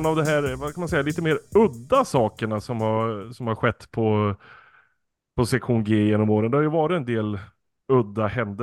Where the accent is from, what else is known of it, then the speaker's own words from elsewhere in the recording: Marma, Uppsala County, Sweden; Vem vet att jag kommer från Marma?